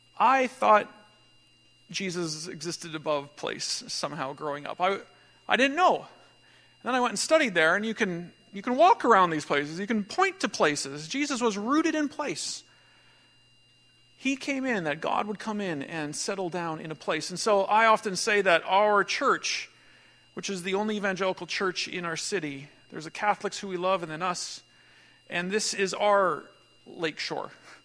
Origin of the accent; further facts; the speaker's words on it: Saskatoon, Saskatchewan, Canada; born there; they ended up in southern Saskatchewan, where they started to farm. So I was born in Saskatoon. This is where I came from.